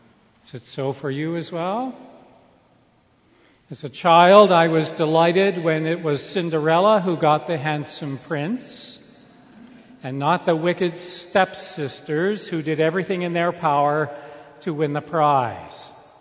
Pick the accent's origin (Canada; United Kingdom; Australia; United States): Canada; Toronto, Ontario; We love to cheer for the underdog. We're from Toronto.